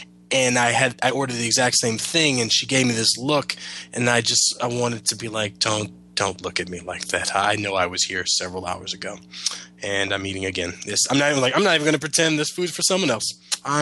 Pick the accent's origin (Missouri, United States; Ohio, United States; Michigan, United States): Michigan, United States; Detroit; Man, I remember because I grew up in Detroit, and in Detroit, I think rumor has it that that's where they test out all the new stuff